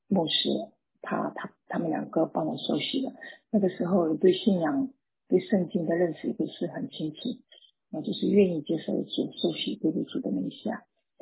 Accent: Fuzhou, Fujian, China; 我是从大陆出来的哈，我在福州，我是福州人，之前在医院里面工作，然后我的大概我在14岁的时候就受洗啊，我是在三次教会受洗。

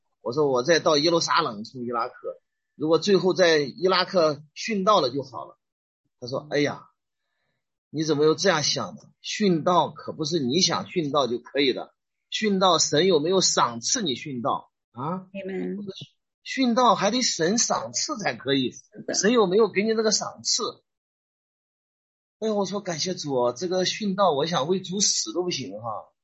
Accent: Shandong, China; 我们是用我们老家的话，我们家是山东的，我说的是我们老家的方言

